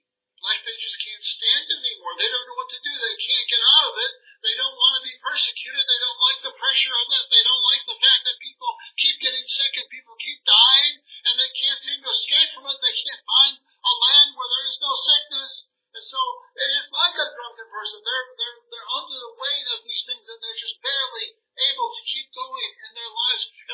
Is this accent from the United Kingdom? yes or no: yes; Scotland, United Kingdom; now in United States; Susan and I came here from Scotland and we've been amazed at how it seems like Scotland has suffered even more than we have over here in America